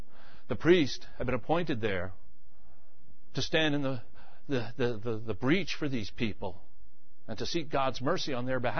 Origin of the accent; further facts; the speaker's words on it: Levittown, New York, United States; I grew up in Levittown, New York. That's the population of Levittown, New York, about 50,000 people.